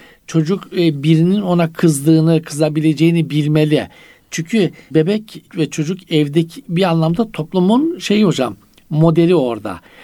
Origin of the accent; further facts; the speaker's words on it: Black Sea Region, Turkey; Ha, bizim Karadeniz'de tabii kolay parlar, kolay söner.